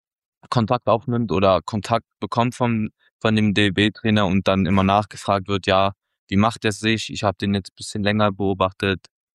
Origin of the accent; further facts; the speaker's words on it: eastern Germany, Germany; Bei uns im Osten war es ja mal so, da sind immer die gleichen Teams